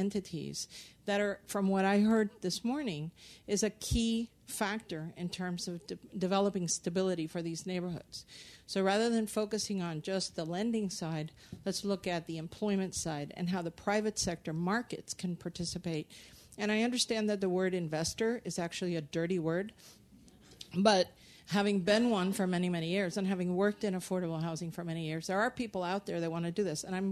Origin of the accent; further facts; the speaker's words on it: Miami, Florida, United States; I'm from Miami, Florida.